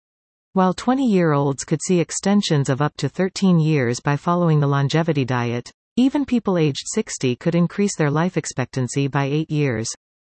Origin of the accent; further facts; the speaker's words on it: Alberta, Canada; the version above is the one I grew up with in Alberta, where kids from 9 to 90 love to fart around about farts.